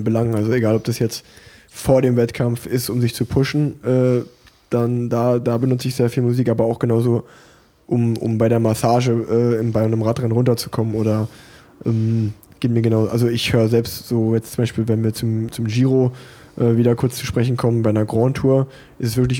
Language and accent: German; Unna, North Rhine-Westphalia, Germany; born there; now in Cologne, Germany; als gebürtiger Unneraner, das liegt ja eigentlich Vorort von Dortmund, ist das ganz genauso. Also ich finde, ich wohne jetzt in Köln, ich liebe Köln